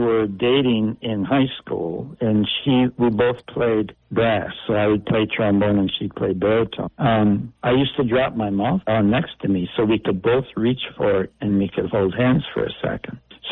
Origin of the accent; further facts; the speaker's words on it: La Crosse, Wisconsin, United States; La Crosse was my hometown for high school.